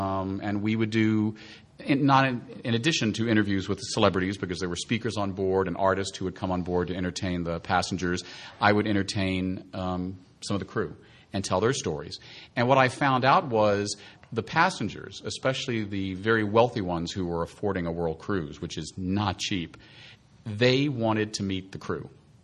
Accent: Richmond, Virginia, United States; if you go to Richmond, Virginia now, my hometown, I'm sure there's people that I went to school

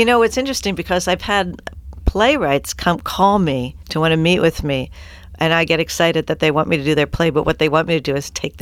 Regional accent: Wilmington, Delaware, United States; You're from Philadelphia, and I'm from Wilmington, Delaware. So I'm 20 minutes away.

